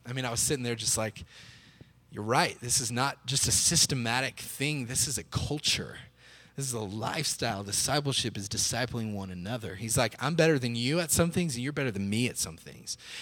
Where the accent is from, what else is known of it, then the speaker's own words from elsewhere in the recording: Texas, United States; I'm from Texas, okay? So Texas, right smack dab in the middle of the Bible Belt.